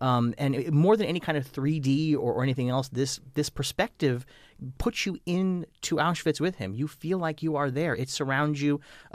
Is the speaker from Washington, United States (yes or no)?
no; New York City, New York, United States; I grew up in New York City around Holocaust survivors